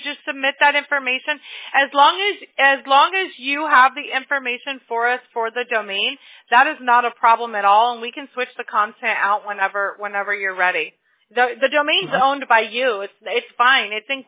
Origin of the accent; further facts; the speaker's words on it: Mobile, Alabama, United States; born there; now in Costa Mesa, United States; But like you, I wasn't born here. I was born